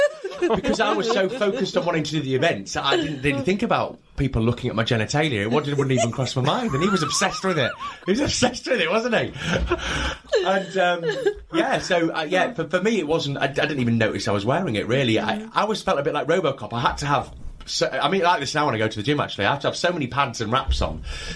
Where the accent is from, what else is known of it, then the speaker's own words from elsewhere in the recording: York, Yorkshire and the Humber, United Kingdom; You know, it doesn't matter where you go, everyone seems to know me from York.